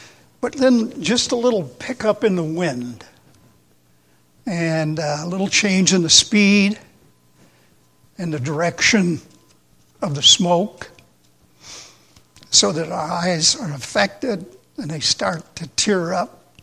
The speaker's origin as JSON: {"language": "English", "region": "the South", "country": "United States", "tie": "born or raised there", "said": "I grew up in the South. My mom was from Alabama. My father was from Tennessee."}